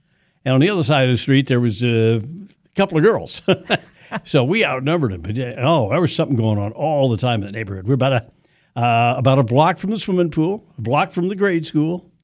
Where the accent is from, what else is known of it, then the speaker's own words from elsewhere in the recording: Fowler, Kansas, United States; born there; also born or lived in Meade; I was born in Fowler, Kansas. It's just west of Meade out there, right out in the southwest corner of the state. They had a little hospital there.